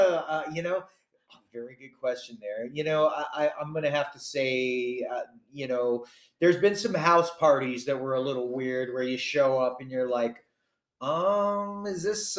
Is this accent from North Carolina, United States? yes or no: yes; North Carolina, United States; You know, it was hard to not be fans of … growing up in North Carolina there with Georgia and Gainesville, Florida, being not too far away.